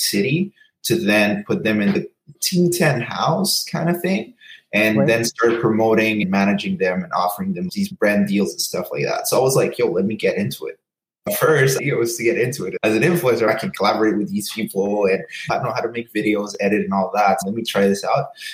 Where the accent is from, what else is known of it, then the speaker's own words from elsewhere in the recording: Montreal, Quebec, Canada; I'm from Montreal.